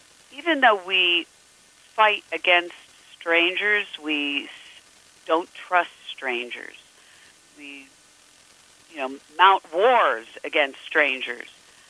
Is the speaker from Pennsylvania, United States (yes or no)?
yes; Pennsylvania, United States; a guy in Pennsylvania, my home state